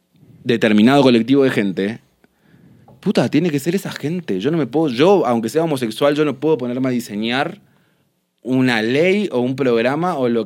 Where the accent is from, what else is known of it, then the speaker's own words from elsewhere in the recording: Argentina; en la provincia de donde yo soy, que es una de las provincias más pobres de Argentina